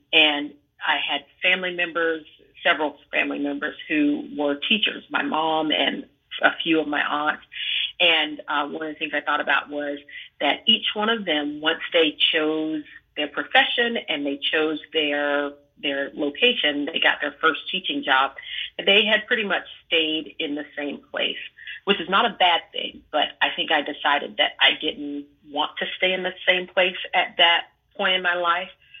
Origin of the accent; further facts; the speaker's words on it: Augusta, Georgia, United States; And I grew up on in Augusta on the Savannah River.